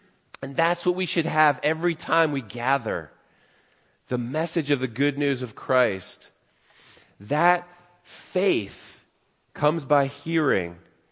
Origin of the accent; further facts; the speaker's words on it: Waynesboro, Pennsylvania, United States; I grew up in Waynesboro, Pennsylvania, and there was a park about a half a mile from my house called Memorial Park.